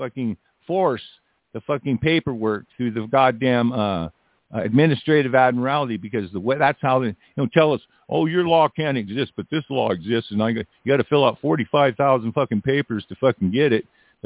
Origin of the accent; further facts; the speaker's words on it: United States; yeah, I'm an American national, whip that card out